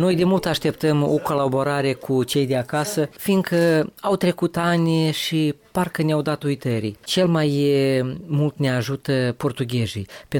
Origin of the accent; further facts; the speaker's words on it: Moldova; suntem aceiași cetățeni din Republica Moldova, facem parte din același stat